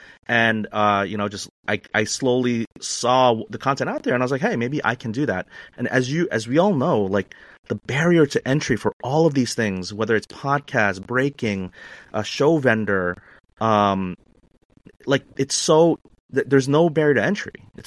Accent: New York City, New York, United States; I grew up in New York, in Queens, New York City, in the 90s. So I'm a 90s basketball guy.

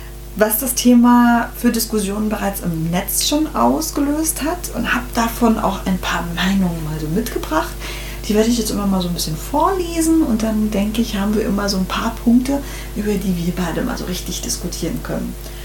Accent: Rostock, Mecklenburg-Vorpommern, Germany; Friseurin aus Leidenschaft, aus dem hohen Norden. Wir kommen aus Rostock

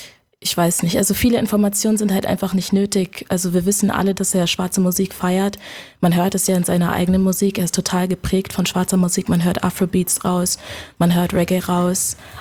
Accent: Germany; Also meine Eltern sind aus Ghana. Ich bin hier geboren in Deutschland, schon immer hier gewesen.

